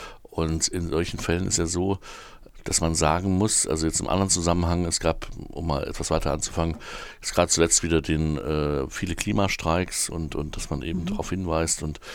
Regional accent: East Germany, Germany; aber wir sind beide in der DDR aufgewachsen

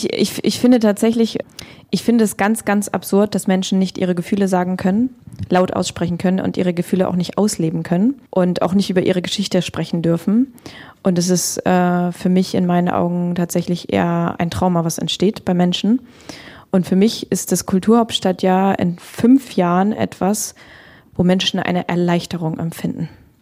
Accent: Kazakhstan; moved away; Ich bin in Kasachstan geboren, sowjetisch aufgewachsen, in einer deutschen Umgebung sozusagen.

